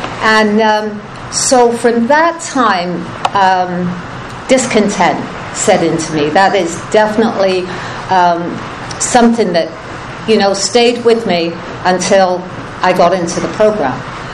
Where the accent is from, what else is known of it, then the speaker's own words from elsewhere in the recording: Chard, South West England, United Kingdom; moved away; Obviously, I wasn't born here. I was born and raised in England in a little town called Chard, which is in the West Country, kind of between Bristol and Bath, near the coast.